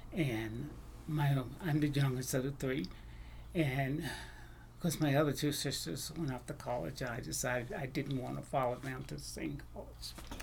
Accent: Brookhaven, Mississippi, United States; I grew up in Brookhaven, Mississippi, which is in the southern part of Mississippi, right in the Jim Crow area, separate but equal schools.

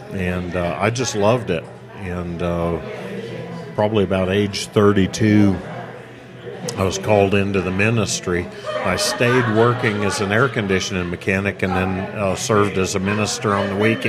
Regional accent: Phoenix, Arizona, United States; I was born down in Phoenix, went to high school down there, went to Washington, barely graduated.

